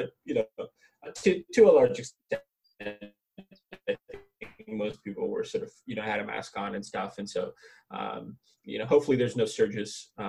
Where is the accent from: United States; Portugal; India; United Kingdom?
India; I grew up in Southeast Asia in India. And also, went to Northwestern, from where I recently graduated